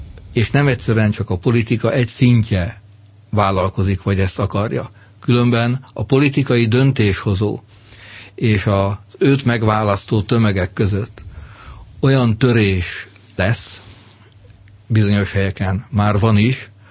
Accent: Hungary; Én nagyon szeretnék egy olyan európai uniós közös megoldást támogatni, magyarként és európaiként

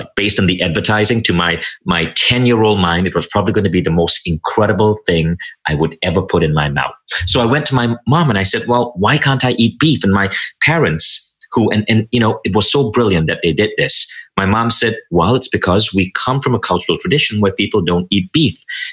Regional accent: Malaysia; now in United States; Cable television came in, and that's when I shifted my orientation and even my accent. And I moved to the US and I became a little bit more American.

